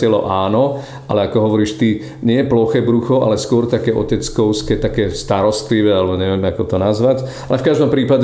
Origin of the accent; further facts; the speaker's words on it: Spiš, Slovakia; ako sa hovorí u nás na Spíši